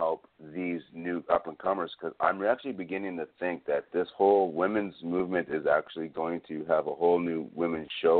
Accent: Canada; I'm a Canadian fan

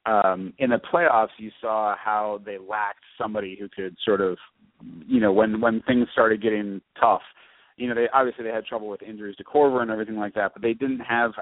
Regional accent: Williamstown, Massachusetts, United States; Yeah, I grew up in Massachusetts. I grew up like the other end of the state, so away from Boston.

